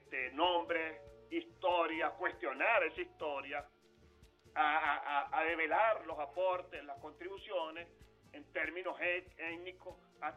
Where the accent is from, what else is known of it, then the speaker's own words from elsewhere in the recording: Chuao, Aragua, Venezuela; En una fue mi pueblo de Chuao, se hizo en Barlovento